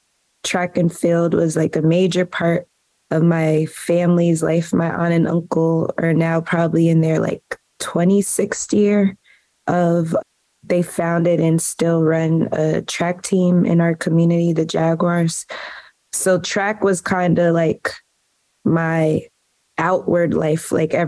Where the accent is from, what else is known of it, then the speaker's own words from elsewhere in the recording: Maplewood, New Jersey, United States; Yeah, so I grew up in Maplewood, New Jersey. People from Maplewood refer to it as MAPSO, Maplewood, South Orange